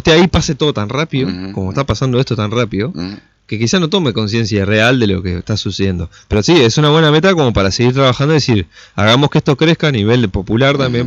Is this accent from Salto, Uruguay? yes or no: yes; Salto, Uruguay; cuando yo vengo acá y vos estás diciendo que yo soy de Salto, ¿entendés?